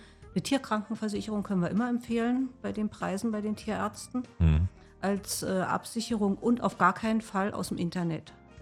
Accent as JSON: {"language": "German", "town": "Potsdam", "region": "Brandenburg", "country": "Germany", "said": "als Potsdamer und Potsdamerin wünschen wir uns ein Stadttaubenmanagement"}